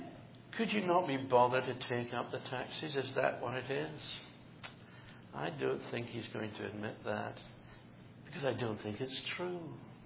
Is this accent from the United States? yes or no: no; United Kingdom; I come from originally from the United Kingdom